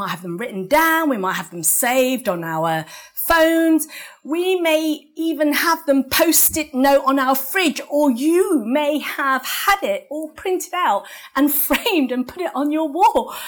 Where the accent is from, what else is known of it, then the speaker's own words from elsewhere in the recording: England, United Kingdom; we're English, we know how to speak English, and our accent is the best accent, right?